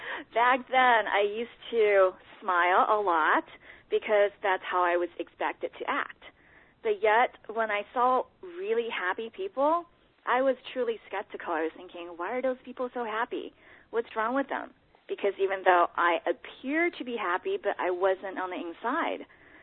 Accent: China; now in United States; I started as an artist growing up in China, and moving to the U.S., I realized

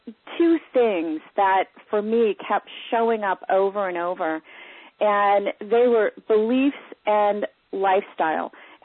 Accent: Wisconsin, United States; And the town that I grew up in Wisconsin, going into real estate, there was not even a handful of women in that industry

